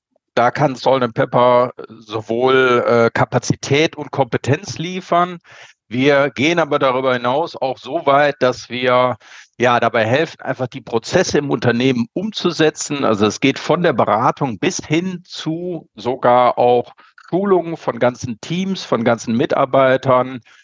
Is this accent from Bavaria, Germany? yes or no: no; Düsseldorf, North Rhine-Westphalia, Germany; Heute in Düsseldorf, Burkhard. Das ist auch zugleich meine Heimatstadt.